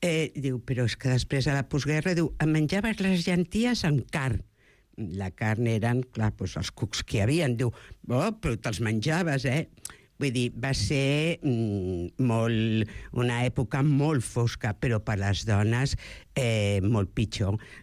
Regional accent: Catalonia, Spain; jo que vinc del Baix Llobregat

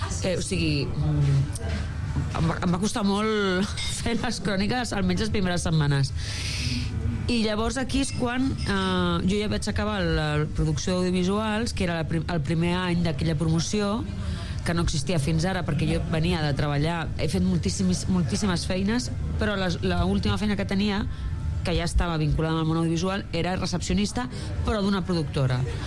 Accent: Barcelona, Catalonia, Spain; jo soc de Nou Barris

